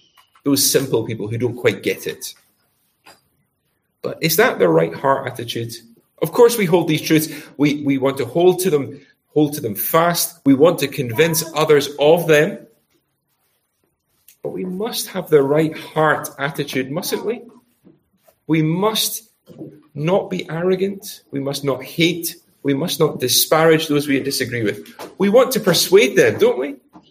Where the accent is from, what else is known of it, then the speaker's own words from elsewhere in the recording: Glasgow, Scotland, United Kingdom; In the city that I grew up in Glasgow